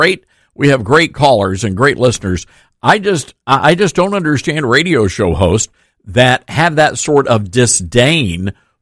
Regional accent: Memphis, Tennessee, United States; I'm from Memphis, Tennessee. That's my hometown, and our city was under siege.

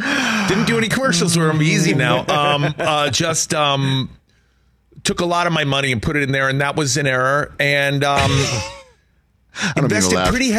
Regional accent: East Coast, United States; I'm from the East Coast. I live in Southern California now.

